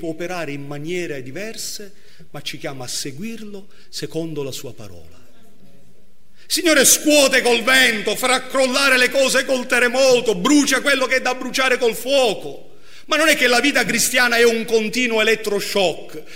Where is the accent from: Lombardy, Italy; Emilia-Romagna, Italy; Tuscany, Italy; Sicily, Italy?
Sicily, Italy; io sono pentecostale, sono anche siciliano